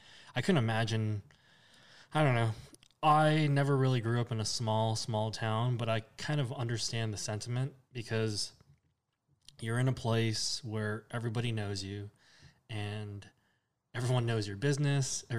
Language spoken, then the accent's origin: English; California, United States; I grew up in the Inland Empire, Orange County area, so California.